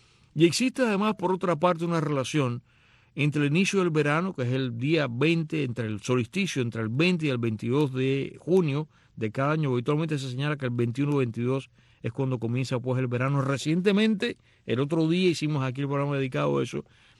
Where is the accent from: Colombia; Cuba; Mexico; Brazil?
Cuba; hasta que yo vine de Cuba